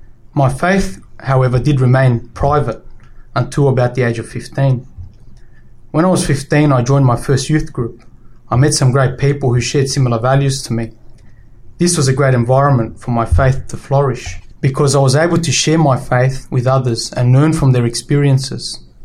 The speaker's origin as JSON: {"language": "English", "country": "Australia", "tie": "born or raised there", "said": "I'm 26 years old. A little bit about my background. I was born and raised in Australia, so I consider myself a true blue, an Aussie. My parents are from Nicaragua, which is a very Catholic country."}